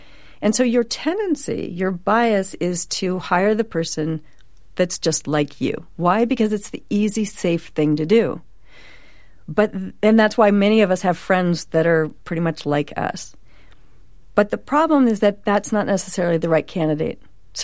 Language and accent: English; San Francisco, California, United States; I grew up in Pacific Heights, San Francisco. It was not very diverse.